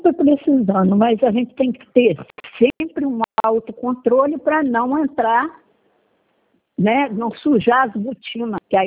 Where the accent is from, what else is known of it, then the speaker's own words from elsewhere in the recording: São Fidélis, Rio de Janeiro, Brazil; Minha filha, eu sou de São Fidélis.